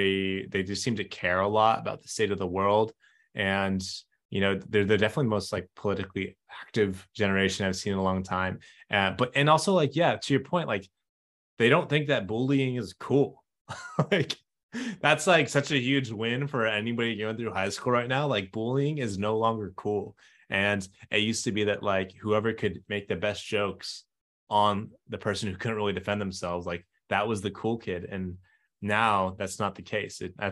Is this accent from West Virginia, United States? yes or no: no; San Francisco, California, United States; I'm from San Francisco. So my parents still live there.